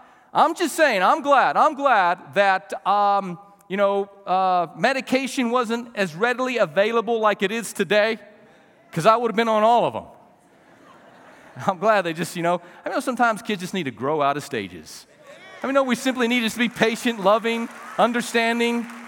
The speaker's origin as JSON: {"language": "English", "town": "Las Cruces", "region": "New Mexico", "country": "United States", "tie": "born there", "also_born_or_lived": "Gallup", "said": "I was born in Las Cruces, New Mexico."}